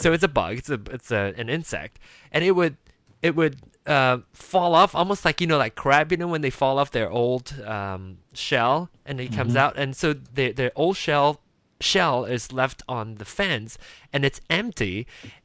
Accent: Malaysia; I grew up in Malaysia in a tropical country

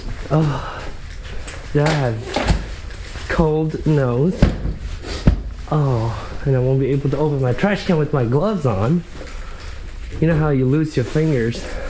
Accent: Malaysia; moved away; I grew up in Malaysia. I don't have snow. I have rain and sunshine all year long.

